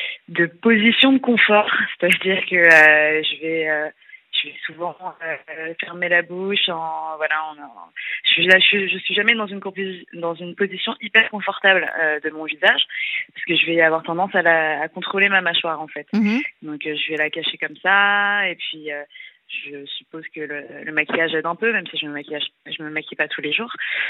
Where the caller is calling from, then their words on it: Paris, Île-de-France, France; J'ai 24 ans et je suis de Paris.